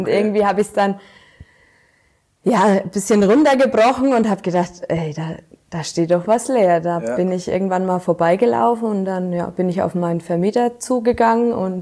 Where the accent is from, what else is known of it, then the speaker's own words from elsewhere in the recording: Wülfershausen, Bavaria, Germany; Aus Wülfershausen.